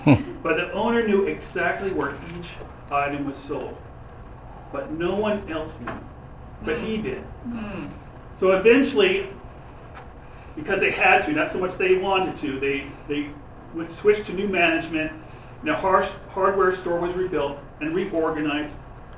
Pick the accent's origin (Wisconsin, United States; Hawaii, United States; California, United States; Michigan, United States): California, United States; Now, I grew up in outside of Los Angeles in a time where there was nothing but kids, horses, and dogs.